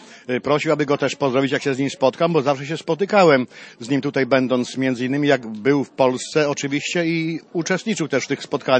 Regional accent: Bydgoszcz, Kuyavian-Pomeranian Voivodeship, Poland; Przyjechałem z Bydgoszczy do Gniezna

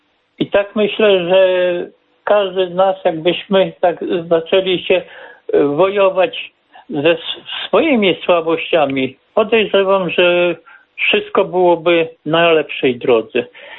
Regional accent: Bydgoszcz, Kuyavian-Pomeranian Voivodeship, Poland; pochodzę z Bydgoszczy.

